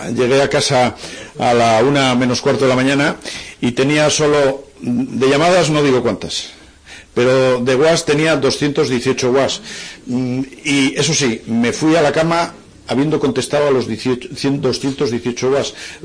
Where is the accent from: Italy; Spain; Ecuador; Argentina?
Spain; León, Castile and León; Para mí no hay mayor orgullo como leonés que servir a León.